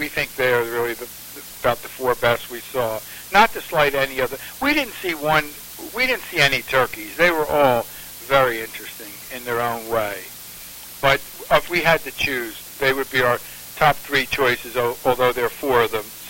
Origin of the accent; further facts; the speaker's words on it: Philadelphia, Pennsylvania, United States; Yes, I grew up in Philadelphia, and 30th Street Station was such an iconic building in Philadelphia